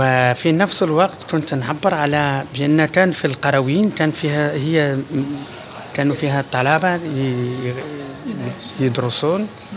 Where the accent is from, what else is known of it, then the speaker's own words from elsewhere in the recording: Fes, Fès-Meknès, Morocco; now in Geneva, Switzerland; وحاولت نلاقي هذا الفن شيء من مدينتي من فاس، وأشياء من المدينة اللي عشت فيها دي مدة 30 سنة.